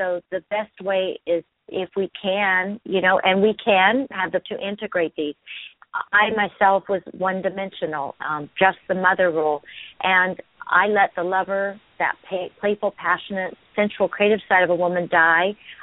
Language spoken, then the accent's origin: English; Ireland; And I found all those qualities within me being Irish.